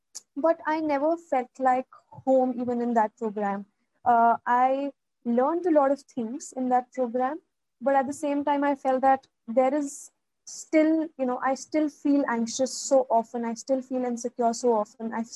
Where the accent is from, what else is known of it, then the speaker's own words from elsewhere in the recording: Delhi, India; born there; I was born in Delhi, and the family was dysfunctional.